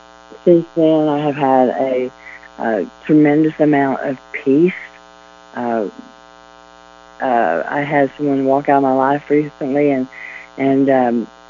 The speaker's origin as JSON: {"language": "English", "town": "McAlester", "region": "Oklahoma", "country": "United States", "tie": "born or raised there", "said": "I grew up in McAllister, Oklahoma, went to church a lot."}